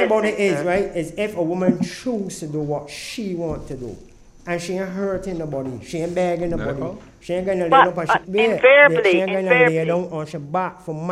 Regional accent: Barbados; I am from Barbados.

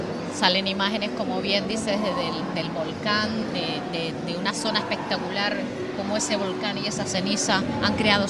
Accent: El Jable, Canary Islands, Spain; Sí, precisamente es el Jable y es mi pueblo.

